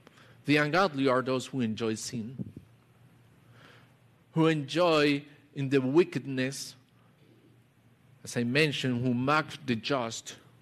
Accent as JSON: {"language": "English", "country": "Colombia", "said": "I come from Colombia, tropical country, right above the equator line. We have no seasons in Colombia."}